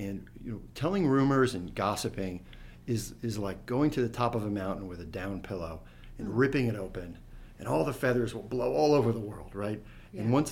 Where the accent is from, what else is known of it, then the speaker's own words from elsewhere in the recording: New Jersey, United States; I grew up in New Jersey.